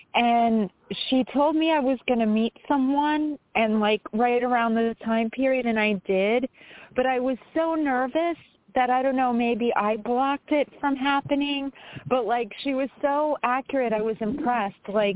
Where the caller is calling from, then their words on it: New York, United States; I'm from New York.